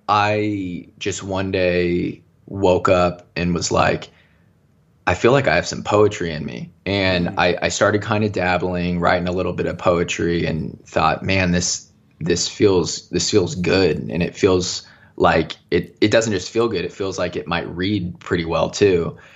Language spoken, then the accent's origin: English; Indiana, United States; The company I worked for was a super small advertising agency in my hometown of Southern Indiana.